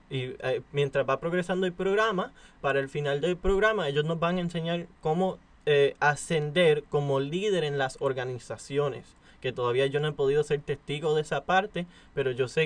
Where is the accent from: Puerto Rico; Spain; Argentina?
Puerto Rico; yo soy puertorriqueño, yo sé que yo tengo un apellido raro, pero eso no importa